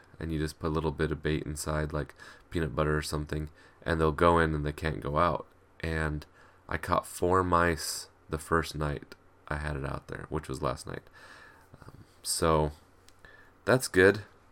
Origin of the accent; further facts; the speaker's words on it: Idaho, United States; when I was growing up in Idaho, we had skunks that would get into our chicken pen